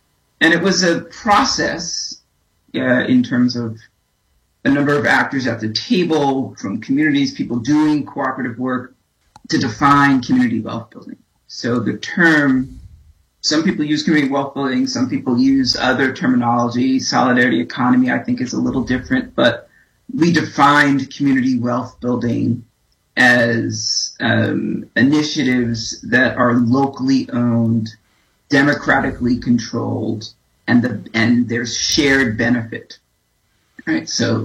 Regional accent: New York City, New York, United States; now in Chicago, United States; I'm originally from New York, and I still see that as home. I've been in Chicago 8 years, but I guess once a New Yorker, always a New Yorker. So that's where I spent most of my life.

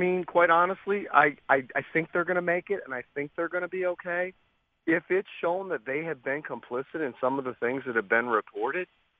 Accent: East Lansing, Michigan, United States; I grew up in East Lansing. I saw Magic play when he was at Michigan State

